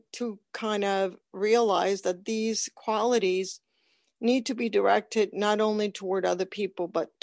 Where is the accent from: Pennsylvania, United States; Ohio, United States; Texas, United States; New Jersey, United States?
New Jersey, United States; yes, this is me. Hi. I'm from New Jersey.